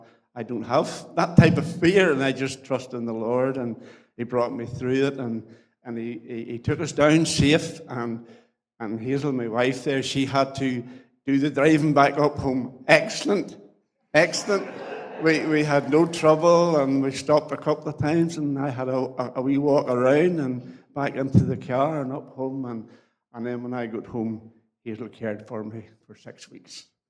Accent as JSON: {"language": "English", "town": "Killiecurigan", "country": "Ireland", "tie": "born or raised there", "said": "I was brought up just outside Garva and a little area called Killiecurigan, just actually where I live, not far from where I live at the moment. I was brought up, I'm one of eight of a family."}